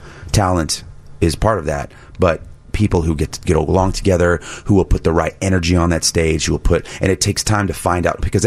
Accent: Texas, United States; also born or lived in New York City / New Jersey; now in Chicago, United States; Well, you know, I grew up in Texas.

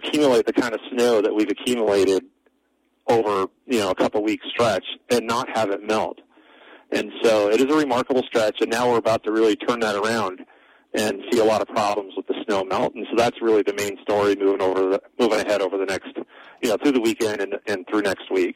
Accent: Fairbanks, Alaska, United States; I'm from Fairbanks, Alaska, and I've been telling my wife this is what winters up there are like.

